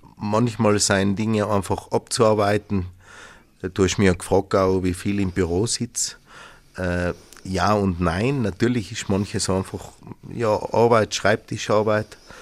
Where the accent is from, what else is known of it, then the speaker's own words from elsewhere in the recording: Lienz, Tyrol, Austria; meine Wurzeln sind ja auch da im Franziskanerkloster in Lienz, also schon lustig, dass ich da wieder da sein darf, wo ich aufgewachsen bin